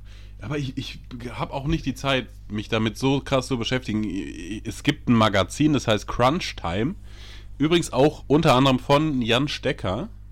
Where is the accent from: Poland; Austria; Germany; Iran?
Germany; ich bin aus Germany.